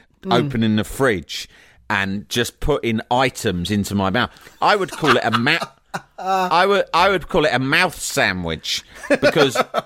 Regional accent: Cork, Munster, Ireland; Listen, you know, I'm from Cork. There's no shortage of prawns.

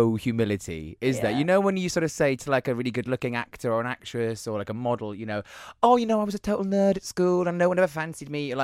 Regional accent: United Kingdom; there's something in our DNA as British people. We're just not programmed to take compliments very well.

